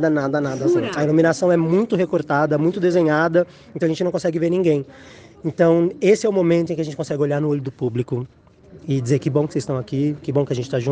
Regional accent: São Paulo, Brazil; Nós somos de São Paulo, das periferias de São Paulo

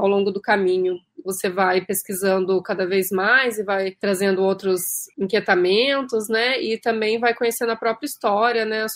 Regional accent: Sertaneja, Paraná, Brazil; Eu cresci lá em Sertaneja, no meio da plantação de café que minha avó cultivava.

